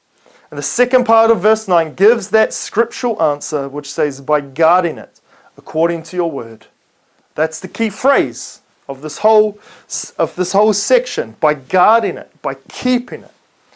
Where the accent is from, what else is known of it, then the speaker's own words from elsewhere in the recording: New Zealand; Being that I'm from New Zealand, I feel like a Lord of the Rings quote is necessary.